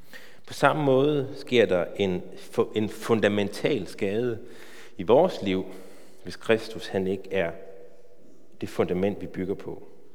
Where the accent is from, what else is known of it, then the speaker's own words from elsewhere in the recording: West Jutland, Denmark; Jeg kommer fra Vestjylland